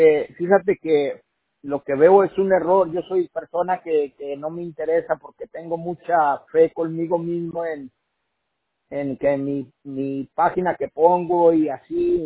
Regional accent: Guadalajara, Jalisco, Mexico; De Guadalajara.

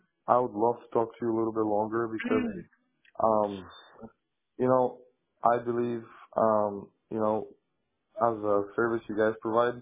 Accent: McMinnville, Oregon, United States; I'm from McMinnville, but we try to trigger more Portland area just because

